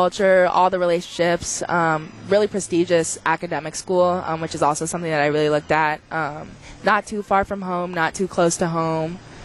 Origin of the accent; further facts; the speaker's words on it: Toronto, Ontario, Canada; I'm from Toronto, Canada. I'm a sophomore, and I was a gymnast growing up.